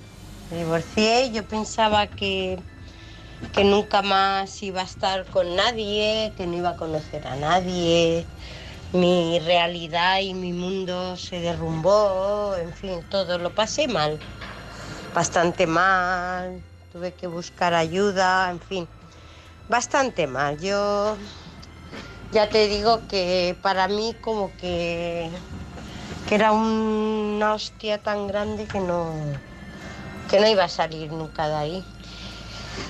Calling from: United Kingdom; del Reino Unido. Hola a todos.

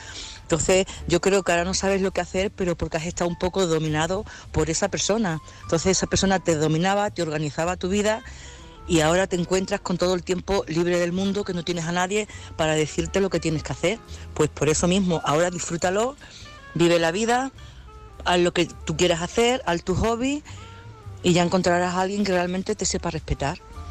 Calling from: Badajoz, Extremadura, Spain; de Badajoz

